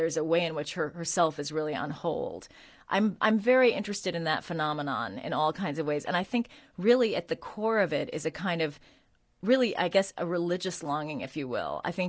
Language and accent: English; San Francisco, California, United States; I grew up in San Francisco during the 70s, and I was obsessed with an invisible presence of the 1960s, which I had missed.